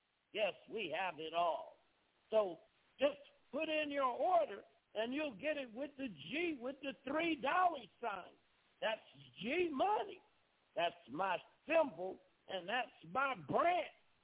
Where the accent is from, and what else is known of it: Los Angeles, California, United States; born or raised there